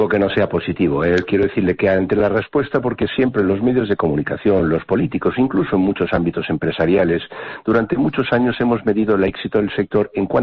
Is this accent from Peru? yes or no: no; Balearic Islands, Spain; yo soy mallorquín